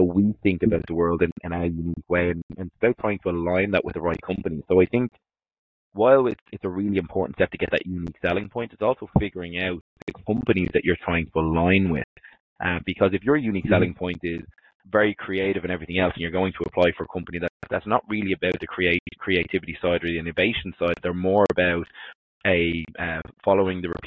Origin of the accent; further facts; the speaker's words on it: Ireland; And as Irish people, and in general, I don't think that we're naturally very forthcoming or forward in terms of how we bring across who we are